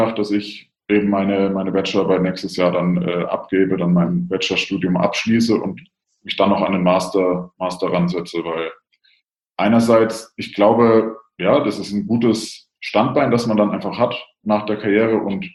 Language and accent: German; Bavaria, Germany; Also ich komme aus Franken, deswegen habe ich die ganze Coburg-Geschichte ja so ein bisschen aus der Ferne, aus Rothenburg auch miterlebt.